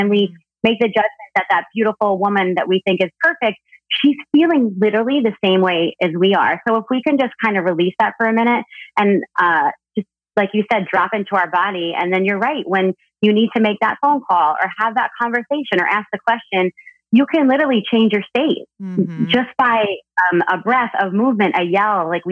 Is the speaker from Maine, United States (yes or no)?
no; New Jersey, United States; So, you know, I grew up in Jersey up north.